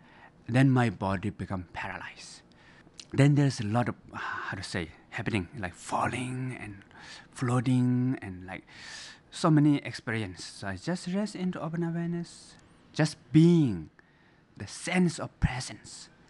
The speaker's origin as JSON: {"language": "English", "country": "Nepal", "tie": "born there", "second_language": "English", "said": "I was born in Nepal, right in the middle of the Himalayan mountains, very nice environment"}